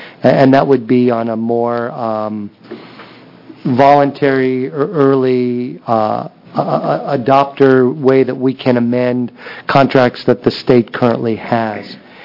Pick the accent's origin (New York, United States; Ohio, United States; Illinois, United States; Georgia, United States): New York, United States; I was going to say someone from New York, but I'm from New York.